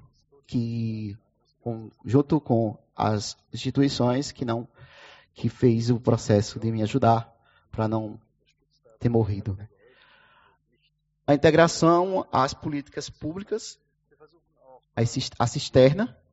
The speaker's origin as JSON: {"language": "Portuguese", "region": "Alagoas", "country": "Brazil", "said": "lá no meu estado, que é Alagoas"}